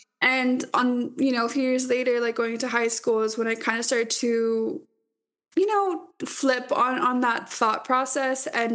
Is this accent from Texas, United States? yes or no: yes; Laredo, Texas, United States; now in Austin, United States; I am from Laredo, Texas, but I currently reside in Austin, Texas. I've been here for about 8 years now